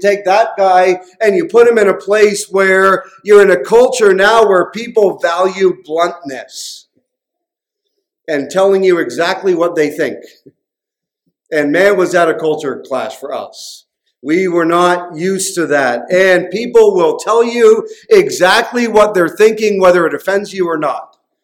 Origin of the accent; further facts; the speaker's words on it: Newfoundland and Labrador, Canada; I was born and raised in Newfoundland.